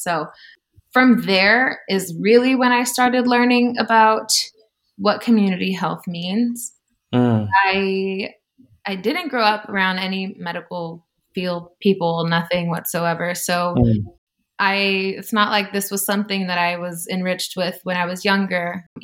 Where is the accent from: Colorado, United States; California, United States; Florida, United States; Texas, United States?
Texas, United States; Kingsville; Yeah, so I'm originally from Texas. Specifically, I grew up in South Texas, and anybody who's familiar with South Texas knows that it's kind of a different world down there. My little town was Kingsville